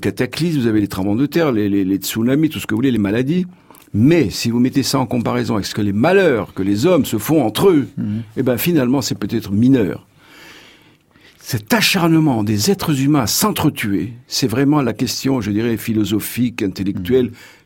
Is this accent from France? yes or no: no; Tunisia; je suis tunisien, et la Tunisie est le pays qui fournit le plus grand nombre de combattants